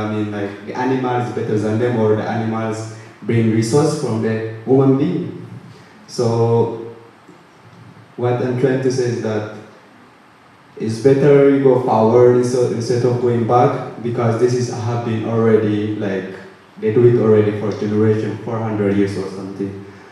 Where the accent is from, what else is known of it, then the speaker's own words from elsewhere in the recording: Ethiopia; I'm from Ethiopia